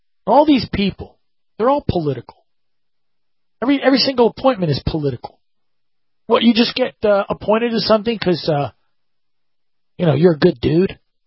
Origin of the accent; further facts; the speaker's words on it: Washington, District of Columbia, United States; it pains me to say this because this is my hometown newspaper, Washington Post